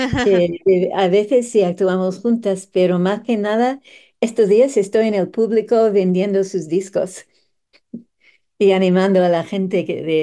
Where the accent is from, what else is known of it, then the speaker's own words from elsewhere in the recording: Canada; Pero aparte de eso, como etnomusicóloga canadiense, también siempre he tenido mucha relación con ellos.